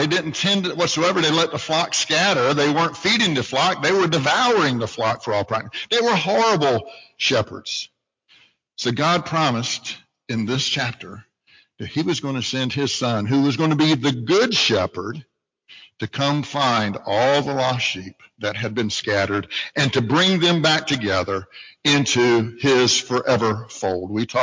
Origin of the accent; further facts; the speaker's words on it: Virginia Beach, Virginia, United States; I grew up in Virginia Beach, Virginia.